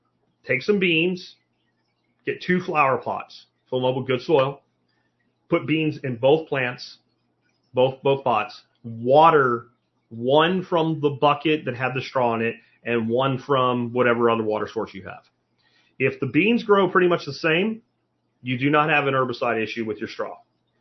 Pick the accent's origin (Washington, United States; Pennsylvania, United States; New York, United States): Pennsylvania, United States; now in Texas, United States; So like February to March is when you want to do this in Texas. Where I grew up in Pennsylvania, you want to do this in like September, October.